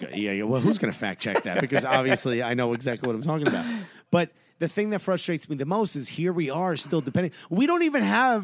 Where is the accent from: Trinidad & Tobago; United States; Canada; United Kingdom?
United States; upper 90, we're American, sorry, upper 90